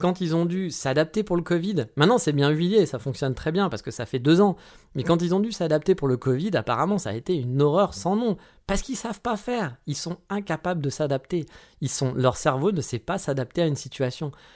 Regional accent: France; now in Japan; Mais en tant que Français, je me sens obligé un peu de râler

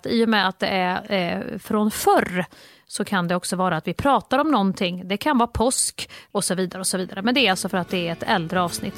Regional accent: Värmland, Sweden; accent: Värmland; då automatiskt så sålar jag också bort min värmländska

